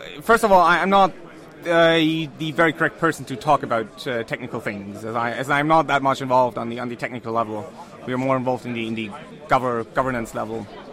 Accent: North Germany, Germany; English is a second language; I'm from Germany, from the lovely north of Germany.

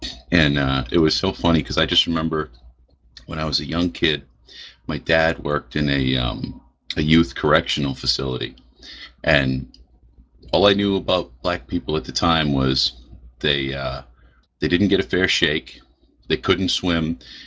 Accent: Boston, Massachusetts, United States; also born or lived in New Hampshire; You know, just growing up in Boston and then moving up to New Hampshire, like, I didn't know what racism was.

